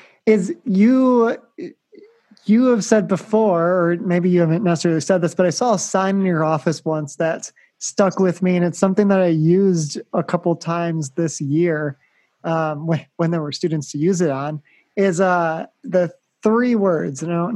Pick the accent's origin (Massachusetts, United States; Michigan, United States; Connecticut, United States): Michigan, United States; I like the Lions because I grew up in Michigan